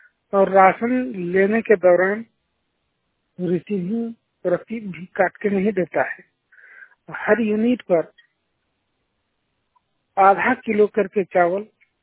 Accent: Hirapur, Jharkhand, India; ग्राम Hirapur, post कर्मचारी, जिला जामताड़ा।

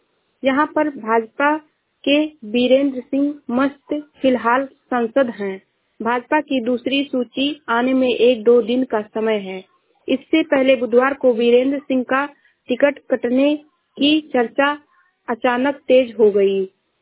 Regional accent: Uttar Pradesh, India; मैं जिला श्रावस्ती से हूँ।

